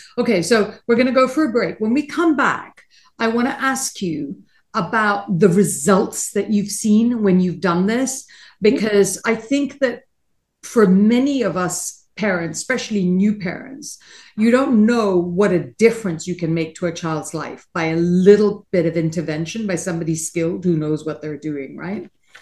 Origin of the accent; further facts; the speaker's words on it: United Kingdom; but thank God we're all British, no one said anything.